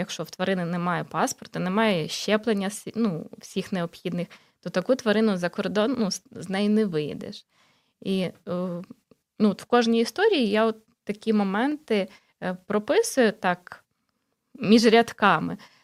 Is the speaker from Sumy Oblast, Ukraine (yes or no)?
no; Bucha, Kyiv Oblast, Ukraine; Я сама родом з Бучі, і в мене там батьки були під час окупації, мої однокласники.